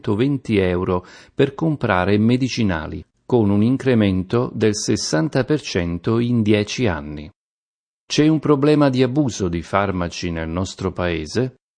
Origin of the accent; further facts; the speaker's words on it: Basilicata, Italy; accent: Lucanian; Ne vado orgoglioso e non faccio nulla per correggere l'accento. Lo considero un segno di attaccamento alla mia terra. Credo però che la lucanità, se così possiamo definirla, sia una filosofia di vita